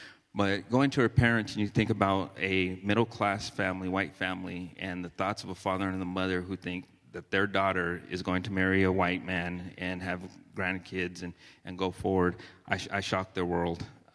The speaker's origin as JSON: {"language": "English", "town": "Albuquerque", "region": "New Mexico", "country": "United States", "tie": "born there", "lives_now": "Round Rock, United States", "said": "I was born in New Mexico, a small city, big city in Albuquerque."}